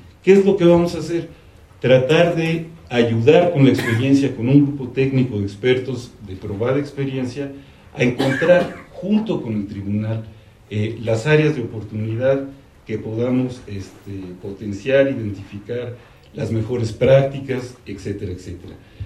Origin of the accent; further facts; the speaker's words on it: Mexico; por ejemplo en México, de donde soy